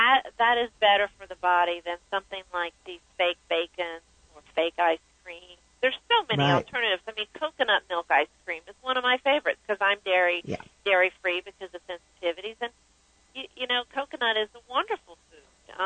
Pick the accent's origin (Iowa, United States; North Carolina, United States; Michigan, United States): North Carolina, United States; I grew up on in North Carolina. My dad farmed soybeans.